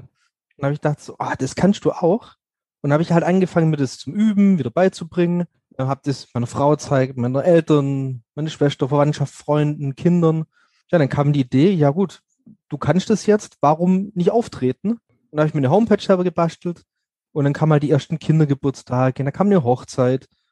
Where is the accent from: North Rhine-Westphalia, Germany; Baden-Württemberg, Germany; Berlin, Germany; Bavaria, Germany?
North Rhine-Westphalia, Germany; Bad Salzuflen; Ich komme aus Bad Salzuflen, das ist bei Bielefeld in der Nähe.